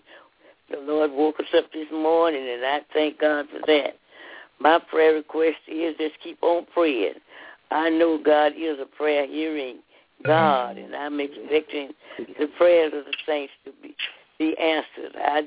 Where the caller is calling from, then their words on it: Kansas City, Kansas, United States; from Kansas City, 913.